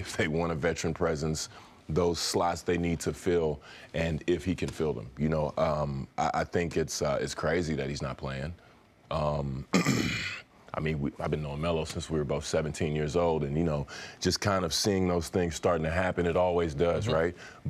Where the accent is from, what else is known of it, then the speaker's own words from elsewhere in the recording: Dallas, Texas, United States; You know, being in San Antonio, I'm from Dallas